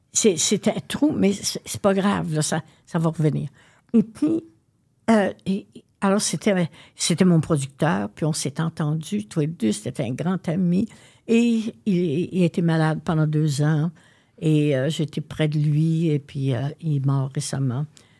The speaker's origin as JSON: {"language": "French", "region": "Quebec", "country": "Canada", "said": "je viens de l'Est, là, je viens pas d'Outremont, là."}